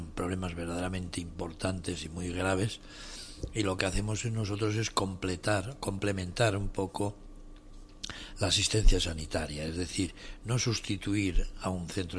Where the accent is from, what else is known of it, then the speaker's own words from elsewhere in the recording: Asturias, Spain; somos de Asturias.